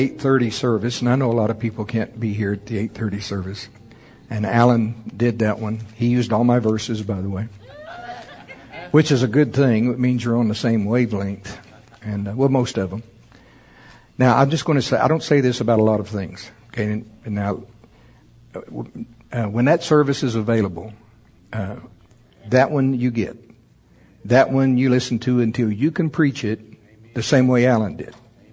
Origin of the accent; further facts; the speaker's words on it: Shawnee, Oklahoma, United States; Hey, I'm glad for that little Baptist church where I grew up down in Shawnee, Oklahoma